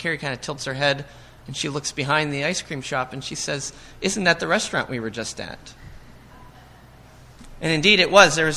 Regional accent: Hollidaysburg, Pennsylvania, United States; we were going to a restaurant that wasn't in my hometown in Hollidaysburg

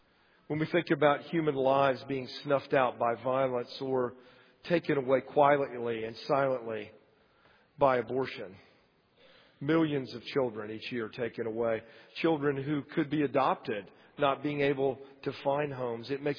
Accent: Lakeland, Florida, United States; I'm from Lakeland, Florida, and so therefore I am a lifetime Tigers fan.

